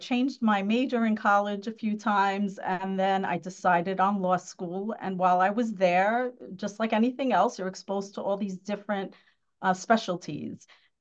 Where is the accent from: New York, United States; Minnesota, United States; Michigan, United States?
New York, United States; Astoria; also born or lived in Woodside; now in Long Island, United States; I was born and raised in Woodside and Astoria. So my accent probably already disclosed that. But I moved to Long Island about 15 years ago.